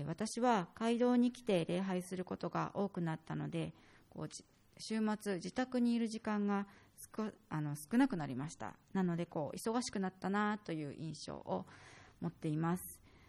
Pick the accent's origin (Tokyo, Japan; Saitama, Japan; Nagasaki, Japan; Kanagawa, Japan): Kanagawa, Japan; also born or lived in Matsumoto, Japan; 私自身は神奈川県出身なんですけれども、私の両親は長野県出身なので、親戚のほとんどがその周辺に住んでいます。